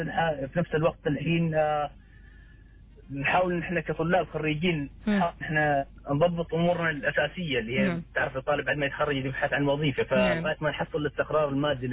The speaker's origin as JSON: {"language": "Arabic", "country": "Oman", "said": "نحن عندنا في عمان"}